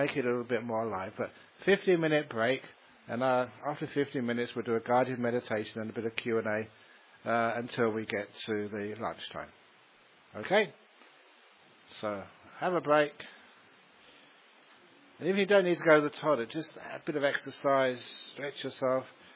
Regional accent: England, United Kingdom; born there; Maybe because I was born in England. But it's really hot in here.

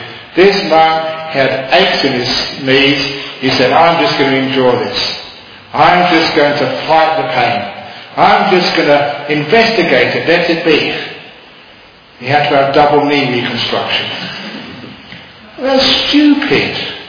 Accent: London, United Kingdom; I always remember, because I grew up in London, poor family, spent a lot of my time playing soccer in the streets.

